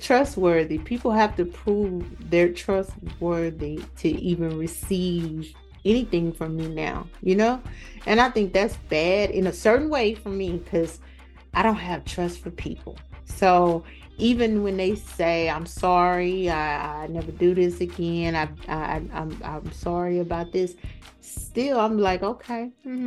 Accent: Georgia, United States; I'm from Georgia, but she's living in moving to California.

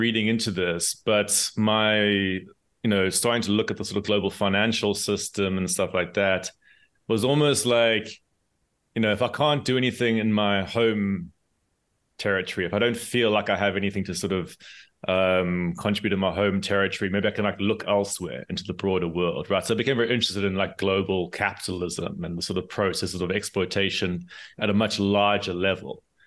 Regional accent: South Africa; moved away as an adult; also born or lived in London; South Africa.

